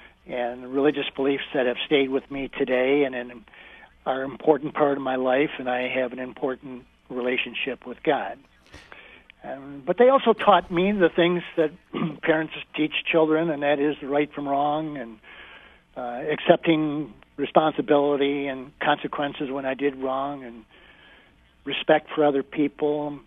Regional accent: Bay City, Michigan, United States; I grew up in Bay City, Michigan, the youngest of three children.

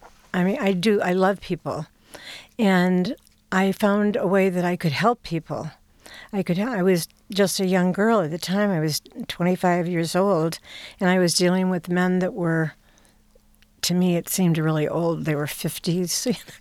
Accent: Detroit, Michigan, United States; I'm a Detroit girl. I was brought up in Detroit, and I love the city. I still love the city. I was brought up right off of Woodward and 7 Mile Road.

